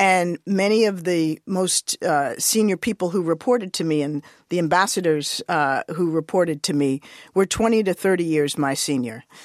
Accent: Washington, District of Columbia, United States; I actually was born and raised in Washington, D.C.

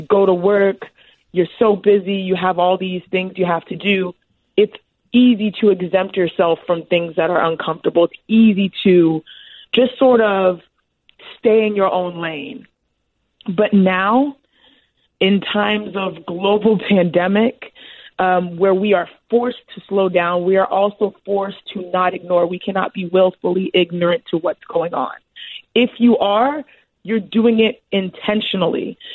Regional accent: Houston, Texas, United States; I am a Nigerian American female athlete that was born and raised in Houston, Texas. And so, and I was born and raised with three other sisters.

